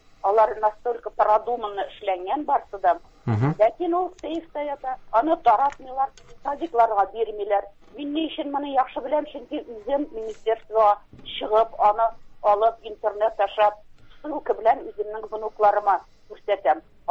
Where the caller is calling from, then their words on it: Kazan, Tatarstan, Russia; Мин Казаннан